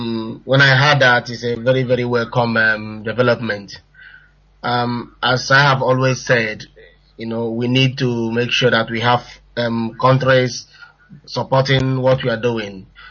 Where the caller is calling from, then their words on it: Nottingham, East Midlands, United Kingdom; I'm calling from Nottingham.